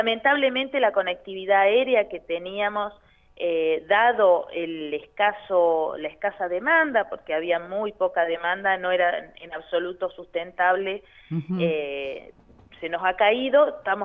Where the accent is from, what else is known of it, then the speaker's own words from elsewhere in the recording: Bariloche, Río Negro, Argentina; nosotros tenemos tres ministros que somos de Bariloche y vamos y venimos todas las semanas.